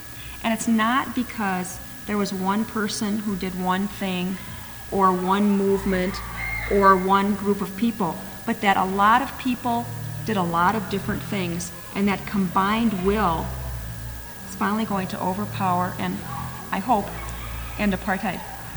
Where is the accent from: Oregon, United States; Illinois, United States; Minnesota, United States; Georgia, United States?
Minnesota, United States; Minneapolis; we're from Minneapolis.